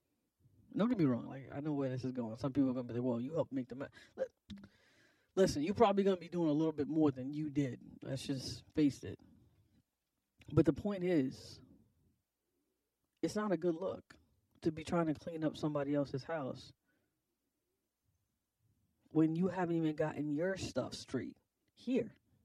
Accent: United States; I just have to tell you, like, as an American, say what you want, but we are not by any stretch of the imagination above anyone else.

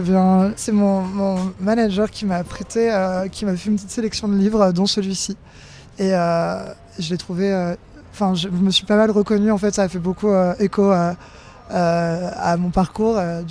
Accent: Hauts-de-France, France; je viens de la Picardie profonde, d'un petit village de 250 habitants qui s'appelle Moller.

